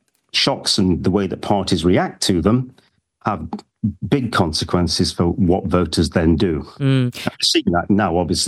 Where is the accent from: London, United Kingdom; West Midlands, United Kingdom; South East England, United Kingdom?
West Midlands, United Kingdom; Stoke-on-Trent; And I come from Stoke-on-Trent, which is an incredibly poor industrial city in North Midlands, south of Manchester. Massively Labour forever.